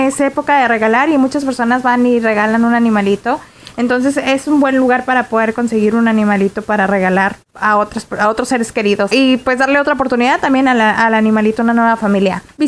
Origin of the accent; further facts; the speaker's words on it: Mexico; moved away; no sé de dónde vienes tú, pero yo vengo de México